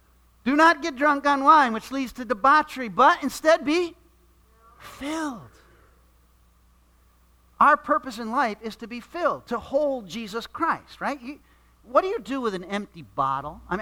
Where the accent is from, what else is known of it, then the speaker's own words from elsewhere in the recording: New England, United States; For much of my life growing up in New England, I didn't have a very clear purpose or direction in life.